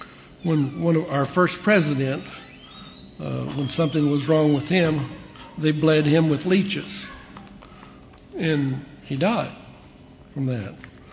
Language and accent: English; Illinois, United States; When I was growing up on the farm, not too many people in the midsection of the country, and I grew up in Illinois, thought about irrigating crops